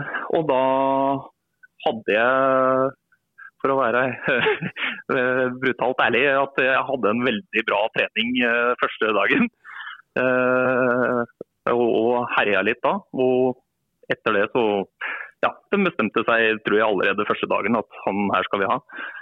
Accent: Koppang, Innlandet, Norway; also born or lived in Trysil; jeg kommer fra Koppang, og spilte der til jeg var guttespiller

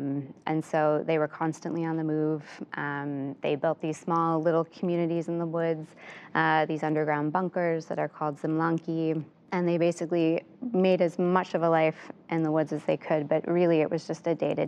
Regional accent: West Hartford, Connecticut, United States; this community that I grew up with in West Hartford, Connecticut

